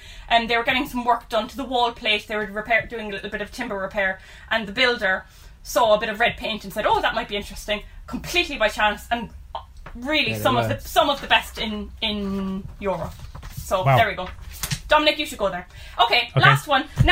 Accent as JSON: {"language": "English", "town": "Cork", "region": "Munster", "country": "Ireland", "tie": "born or raised there"}